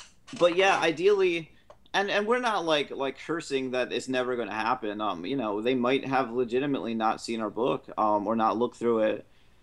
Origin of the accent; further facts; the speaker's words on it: Atlantic City, New Jersey, United States; Why, you know, like, we're from Atlantic City, so that was